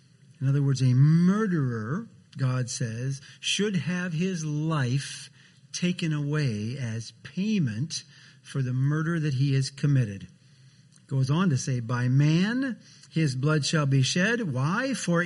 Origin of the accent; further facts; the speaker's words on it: Wisconsin, United States; where I grew up in Wisconsin, had quite a number of Norwegians and Swedes, but we also had a rather large German immigrant population in central Wisconsin.